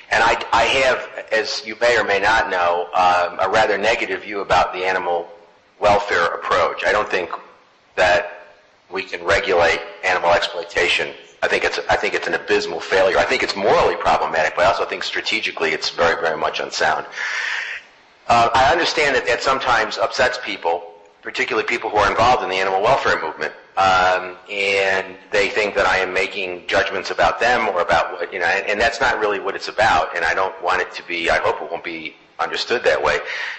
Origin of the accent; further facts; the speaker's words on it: New York, United States; The other thing I wanted to say is I'm a New Yorker and I speak quickly